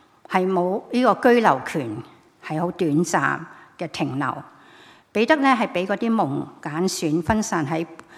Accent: China; 我是中国人吓

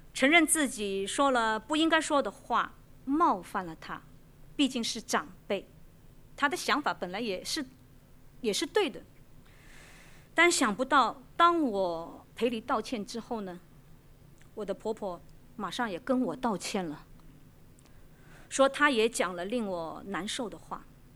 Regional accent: Shanghai, China; now in Hong Kong; 因着两地文化大不同，我来自上海啊，那婆家是典型的香港本地的

